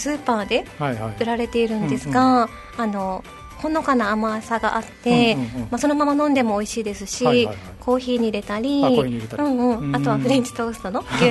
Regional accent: Tomigusuku, Okinawa, Japan; also born or lived in Naha; 生まれは那覇で、

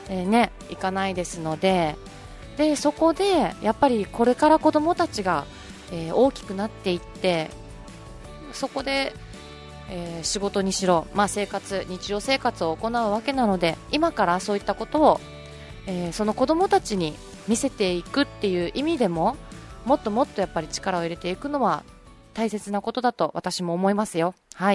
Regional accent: Nishihara, Okinawa, Japan; 私西原町出身なんですが、その西原中学校を、卒業したんですけれども、

